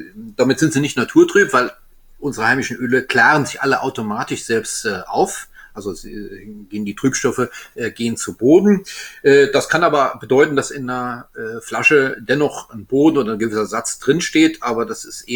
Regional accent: Grand Est, France; ich bin Elsässer, Gewürztraminer gewohnt.

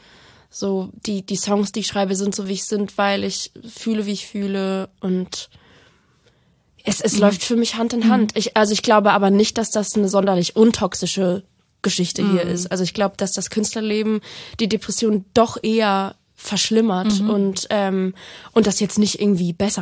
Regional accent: Baden-Württemberg, Germany; accent: Badisch; weil ich komme ja aus Baden-Württemberg, da spricht man halt Badisch.

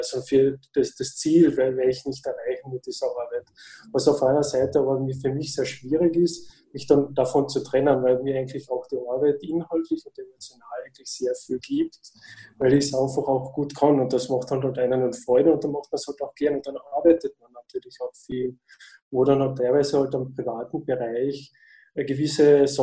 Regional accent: Austria; ich komme aus Österreich.

